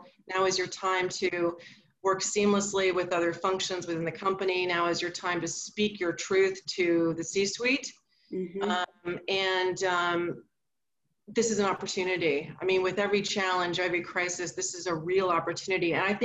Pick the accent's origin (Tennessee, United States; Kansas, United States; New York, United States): New York, United States; New York City; because I am in New York City and I am a New Yorker.